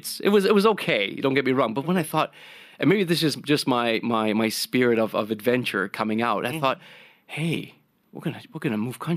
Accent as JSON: {"language": "English", "town": "Toronto", "region": "Ontario", "country": "Canada", "tie": "born or raised there", "said": "growing up in Toronto to a Maltese parent. My dad has family there"}